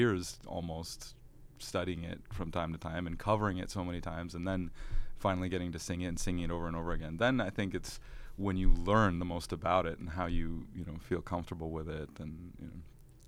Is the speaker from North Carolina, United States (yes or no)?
no; Syracuse, New York, United States; Growing up in Syracuse, New York, that was where I was exposed to opera for the first time